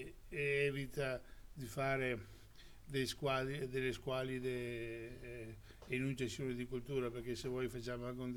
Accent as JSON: {"language": "Italian", "region": "Veneto", "country": "Italy", "accent": "Venetian", "said": "possiamo parlare anche in dialetto veneto, perché siamo veneti, possiamo parlare anche in dialetto veneto."}